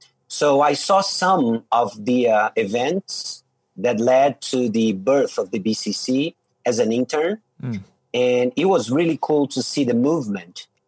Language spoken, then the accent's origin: English; Brazil; from Brazil.